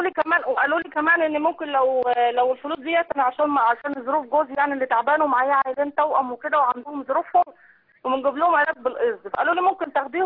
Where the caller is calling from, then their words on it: Beheira, Egypt; من البحيرة.